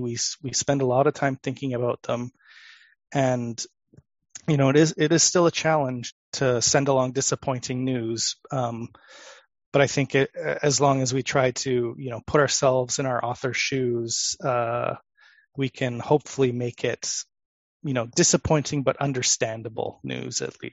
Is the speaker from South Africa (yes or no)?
no; Canada; but I'm from Canada, and it aired on a Canadian television station.